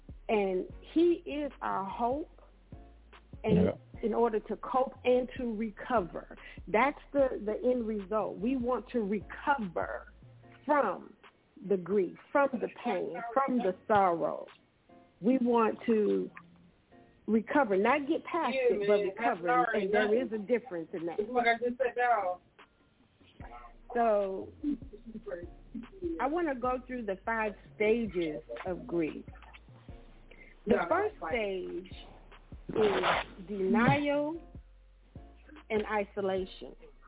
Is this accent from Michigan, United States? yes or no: yes; Saginaw, Michigan, United States; I grew up inner city in Saginaw, Michigan.